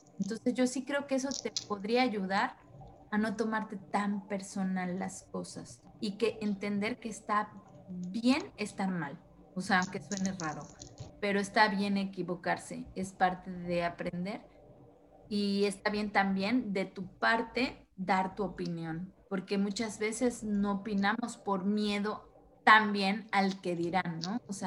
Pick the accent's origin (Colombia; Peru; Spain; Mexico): Mexico; yo siento que como mexicanos, o sea, si nos están escuchando otros países, los mexicanos somos muy sensibles